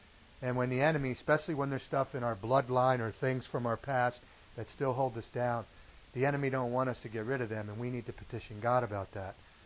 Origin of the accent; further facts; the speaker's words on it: Pennsylvania, United States; But we're from Pennsylvania, so a little different.